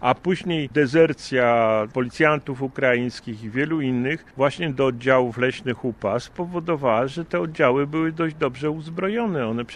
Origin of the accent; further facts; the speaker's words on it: Kraków, Lesser Poland, Poland; born there; Ja się urodziłem w Krakowie, ale z mojej rodziny tam zginęły osoby.